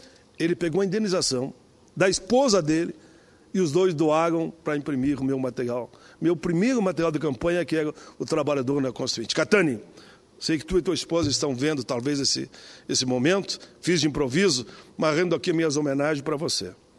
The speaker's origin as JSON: {"language": "Portuguese", "region": "Rio Grande do Sul", "country": "Brazil"}